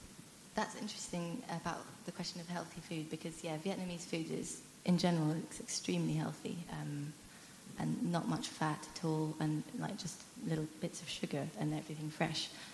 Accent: Twickenham, London, United Kingdom; I grew up in London, in Twickenham, because my mum came to England when she was quite young.

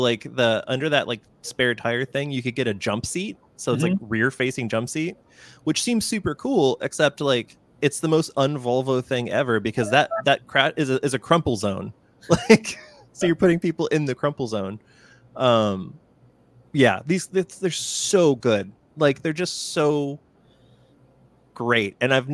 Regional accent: Pacific Northwest, United States; So I grew up in the Northwest, and so like these, I saw these not infrequently.

